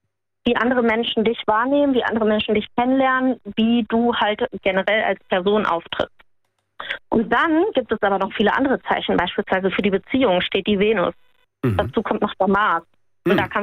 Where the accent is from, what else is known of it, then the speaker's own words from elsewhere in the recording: Cologne, North Rhine-Westphalia, Germany; Sagen wir mal Köln.